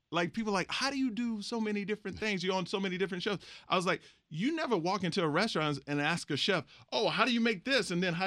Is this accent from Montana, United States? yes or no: no; Houston, Texas, United States; You know, growing up in Houston, Texas, went to a predominantly white school.